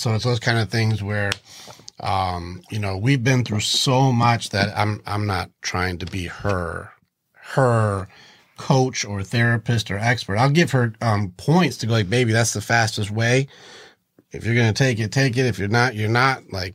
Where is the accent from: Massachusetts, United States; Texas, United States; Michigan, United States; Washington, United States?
Michigan, United States; Detroit; I grew up in Detroit, dude.